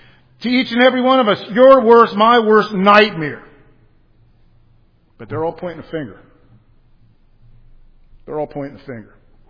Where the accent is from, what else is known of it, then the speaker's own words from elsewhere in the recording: Miami, Florida, United States; also born or lived in Los Angeles, United States / Cincinnati, United States; I remember as a kid, I grew up in Miami, moved to Los Angeles, California, and for a couple years I lived for a short time in kind of middle and elementary school in Cincinnati, Ohio